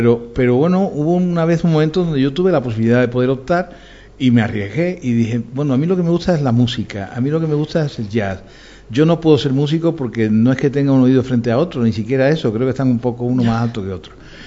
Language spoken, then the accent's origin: Spanish; Andalusia, Spain; Yo no soy marciano, y soy andaluz